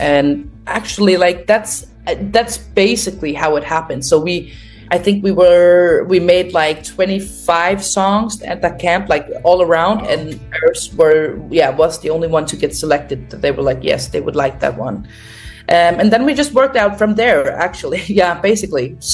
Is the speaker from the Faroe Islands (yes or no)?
yes; Faroe Islands; moved away as an adult; now in Denmark; So I was born and raised in the Faroe Islands, and I have been like in the music industry in the Faroe Islands since I was 10. So I have always like been singing and make music and been in musicals as well. And then I moved to Denmark like 5 years